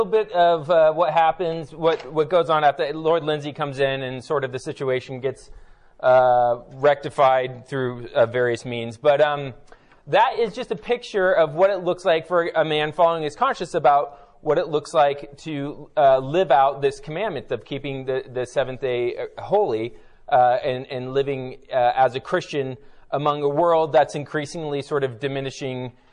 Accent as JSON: {"language": "English", "region": "Baden-Württemberg", "country": "Germany", "tie": "born or raised there", "said": "I grew up in Germany, and in Germany on Sundays, in this little farming town, there's maybe five, it's in Condern, Germany, about 20 minutes from Basel, Switzerland, about 20 minutes from France."}